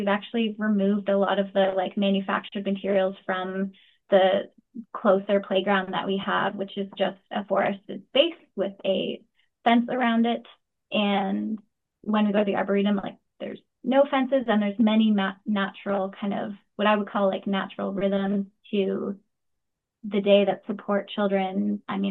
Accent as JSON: {"language": "English", "town": "Guelph", "region": "Ontario", "country": "Canada", "tie": "born or raised there", "said": "I grew up in Guelph"}